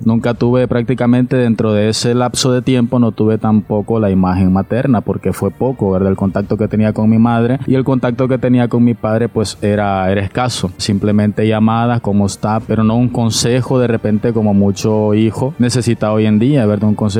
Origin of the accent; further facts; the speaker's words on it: San Pedro Sula, Cortés, Honduras; born there; Soy nacido en San Pedro Sula, nacido en un hogar disfuncional